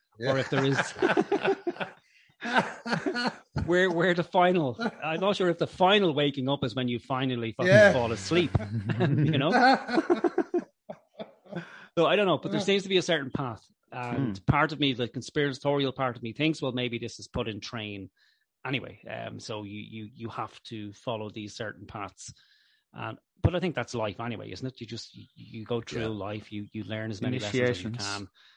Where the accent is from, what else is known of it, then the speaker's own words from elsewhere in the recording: Ireland; But yeah, I can't help it. It's part of being Irish. We have a certain level of morbidity about us.